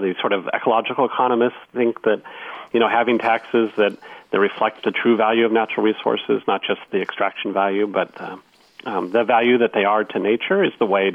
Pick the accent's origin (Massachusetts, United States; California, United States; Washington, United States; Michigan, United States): California, United States; now in New York, United States; I grew up in California, too. I grew up in the Bay Area and grew up in the suburbs and thought that you just drove your car because that's what everybody did.